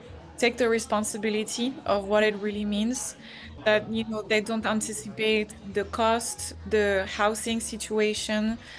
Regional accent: Normandy, France; now in United States; I'm French. I've been living in the US for 6 years now, and I am originally from Normandy

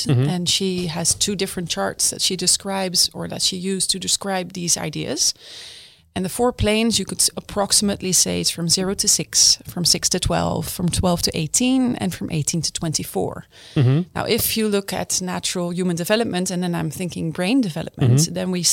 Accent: Netherlands; I am from the Netherlands, so originally Dutch.

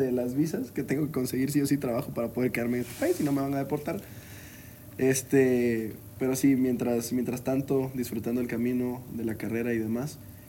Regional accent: Ecuador; now in Guadalajara, Mexico; soy ecuatoriano, eso es muy importante. Yo la bandera amarilla, azul y roja la llevo bien tatuada

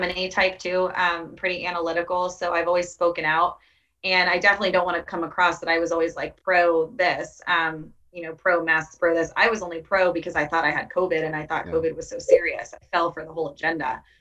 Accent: Tampa, Florida, United States; Well, I'm from Tampa

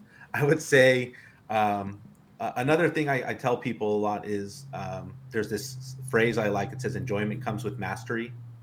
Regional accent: Mexico City, Mexico; moved away as an adult; now in United States; I'm originally from Mexico City. I moved here for college, was about 19 years old.

